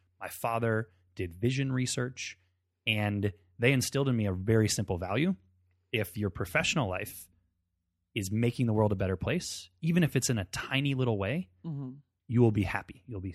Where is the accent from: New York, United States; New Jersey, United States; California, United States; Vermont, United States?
California, United States; Berkeley; Let's see. I grew up in Berkeley, California.